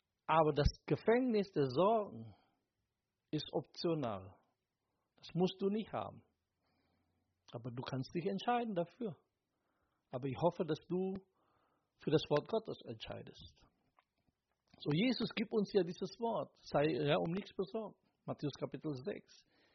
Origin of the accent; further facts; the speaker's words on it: Germany; Diese Gedanken, was wir als Deutsche natürlich sehr gut kennen.